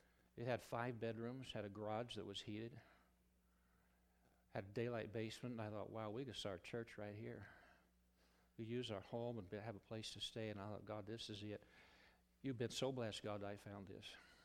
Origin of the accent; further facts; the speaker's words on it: Omaha, Nebraska, United States; And so I consented to come back to Omaha. Counts a blessing my hometown for you who don't know it. I was raised at 2527 Avenue C.